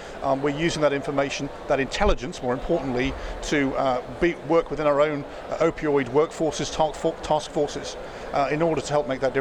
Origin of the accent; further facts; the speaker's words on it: United Kingdom; I'm the British judge in this reality show, as always.